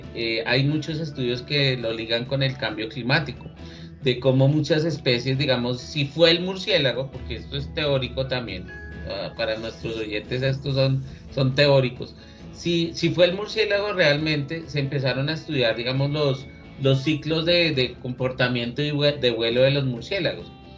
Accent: Colombia; Es lo mismo acá de nosotros como colombianos, ¿no?

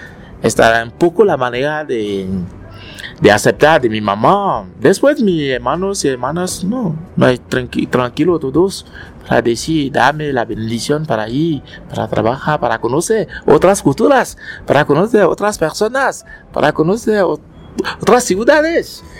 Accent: Benin; Spanish is a second language; moved away as an adult; now in Colombia; Mi mamá con mis hermanos y hermanas, todos viven en África, en Benín, en mi país.

